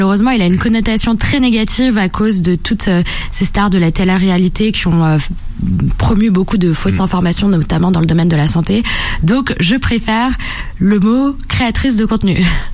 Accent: Paris, Île-de-France, France; j'ai grandi à Paris, donc c'est vrai que c'est une ville qui est très dynamique, où ça appelle tout le temps.

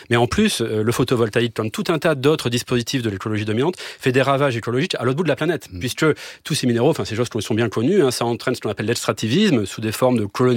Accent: Nouvelle-Aquitaine, France; dans les Pyrénées-Atlantiques. Plutôt occidental, dans le petit village où vit mon frangin, ou pas loin de là où j'ai grandi

